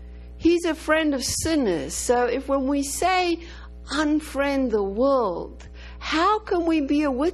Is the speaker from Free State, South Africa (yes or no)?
yes; Virginia, Free State, South Africa; now in Roanoke, United States; Marlene, I come from Roanoke, Virginia.